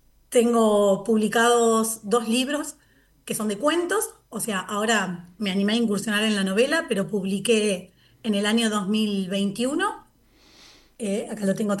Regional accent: Mar del Plata, Buenos Aires Province, Argentina; Yo soy de Mar del Plata.

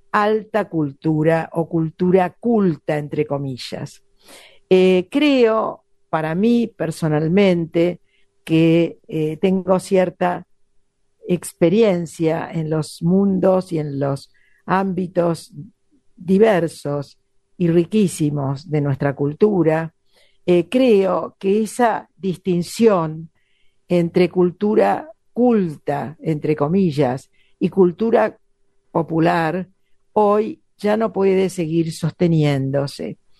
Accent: Argentina; un lenguaje universal que nos identifica como argentinos

